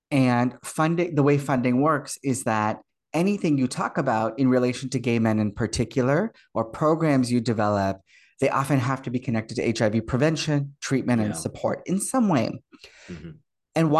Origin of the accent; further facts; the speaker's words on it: Toronto, Ontario, Canada; I did my undergraduate degree at the University of Waterloo, which is just a short distance away from Toronto, my hometown.